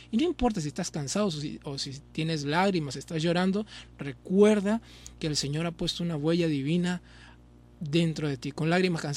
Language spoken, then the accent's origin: Spanish; Peru; soy el único peruano nominado.